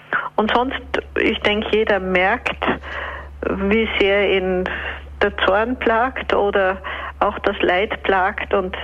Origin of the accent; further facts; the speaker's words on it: Bavaria, Germany; Kartoffelkeller hat das bei uns in Bayern geheißen.